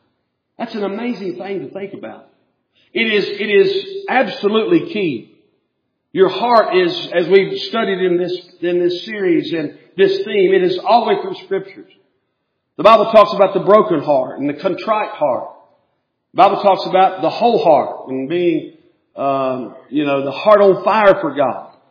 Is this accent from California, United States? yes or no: no; Pipestem, West Virginia, United States; They are way down the list from being a Pipestem Panther fan. That's my team